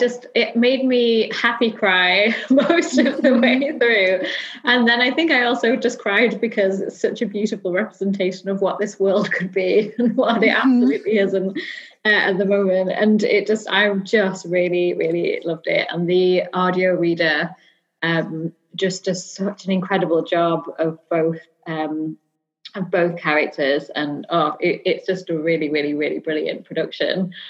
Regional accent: Manchester, North West England, United Kingdom; and I'm from Manchester.

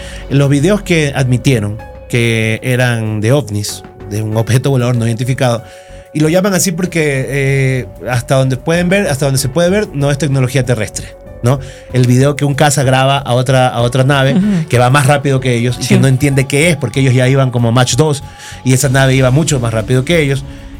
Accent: Guayaquil, Guayas, Ecuador; yo siempre digo Guayaquil y Quito son dos planetas. Mientras nosotros nos criamos con Tico Tico, en Quito se criaban con Alberto Cañas Cañitas.

